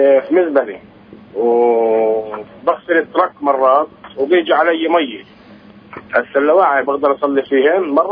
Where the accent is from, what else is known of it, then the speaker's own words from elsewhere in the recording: Triangle, Israel; من المثلث.